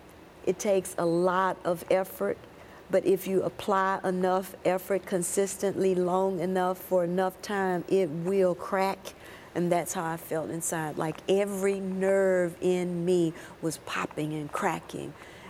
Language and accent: English; the South, United States; especially as an African-American child growing up in the South